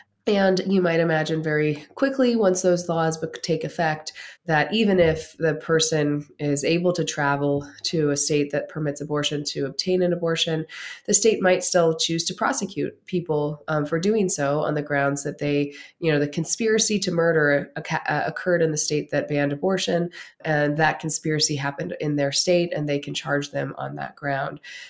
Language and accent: English; Pennsylvania, United States; has also happened in my home state, Pennsylvania